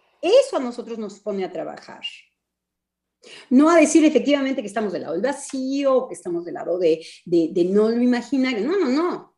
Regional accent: Mexico; Y como mexicanos, además, tenemos nuestro trabajo analítico con muchos mexicanos.

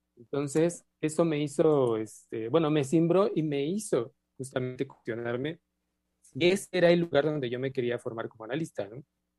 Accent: Mexico; con lo que somos como mexicanos

